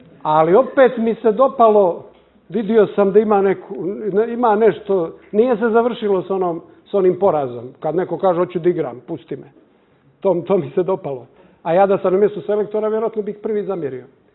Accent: Montenegro; pošto dolazim iz Crne Gore

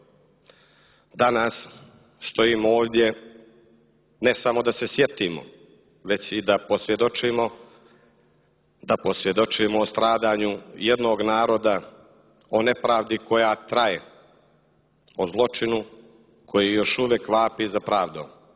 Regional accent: Montenegro; Kao Srbi iz Crne Gore imamo posebnu odgovornost.

